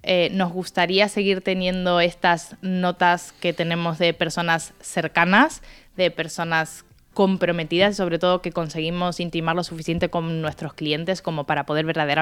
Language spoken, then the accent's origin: Spanish; Argentina; now in Valencia, Spain; Llevo más años en Valencia que en Argentina. Soy un poco gallega, dirían ahí.